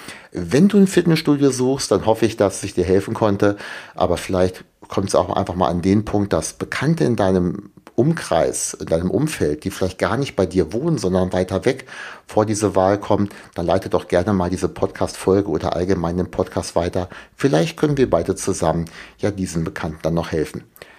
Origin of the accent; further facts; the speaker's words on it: Föhr, Schleswig-Holstein, Germany; hier komme ich aus Föhr, das ist wirklich sehr, sehr klein.